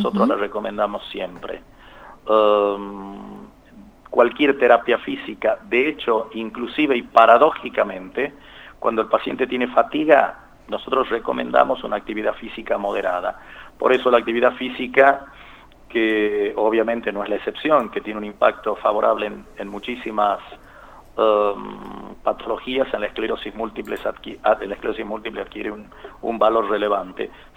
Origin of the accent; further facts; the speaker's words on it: Argentina; Nosotros somos un país, Argentina, de mediana frecuencia